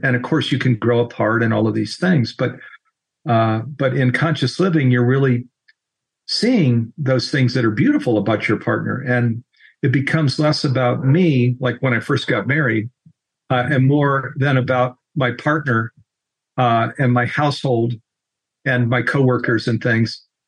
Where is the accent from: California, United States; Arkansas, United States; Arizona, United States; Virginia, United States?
California, United States; I come from Silicon Valley where I understand that environment.